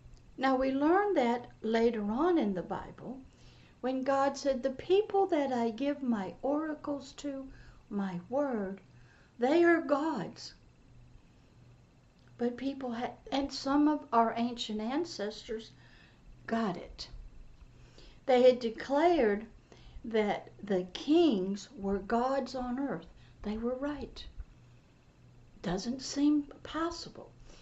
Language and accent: English; United States; Well, I didn't know anything about kings because I grew up in democracy, and I grew up in America.